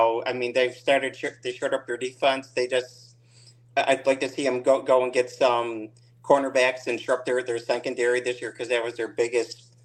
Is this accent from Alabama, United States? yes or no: no; Michigan, United States; born there; I was born in Michigan, and I've been a fan of the Lions my entire life.